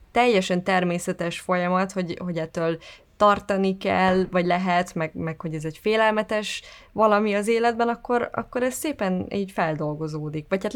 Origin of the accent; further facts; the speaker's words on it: Pécs, Baranya, Hungary; Hát én nagyon pécsi vagyok testben, lélekben még mindig